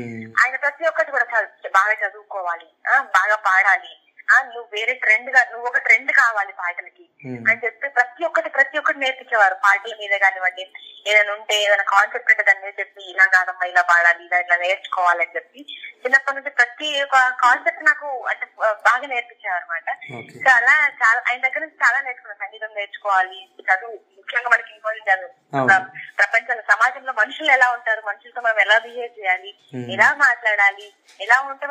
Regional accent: Andhra Pradesh, India; నేను అప్పుడు ఊర్లో ఉండేదాన్ని, మాది గోదావరికి ఊర్లో ఉంటా

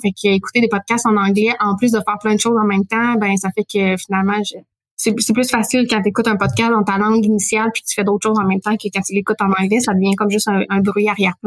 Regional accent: Quebec, Canada; now in Montreal, Canada; dans ce temps-là, j'habitais en Abitibi-Témiscamingue, je suis originaire d'Abitibi. J'ai vendu ma maison, je me suis séparée, puis j'ai emménagé à Montréal.

